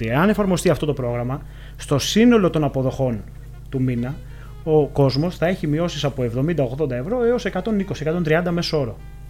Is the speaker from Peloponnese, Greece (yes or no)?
yes; Peloponnese, Greece; Εγώ τυχαίνει να είμαι από την Αρκαδία, αλλά.